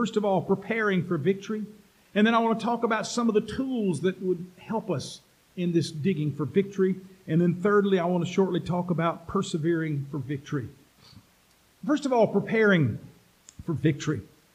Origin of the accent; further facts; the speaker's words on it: Alabama, United States; Now, as a boy growing up in Alabama, we didn't swim in pools. We swam in the Alabama River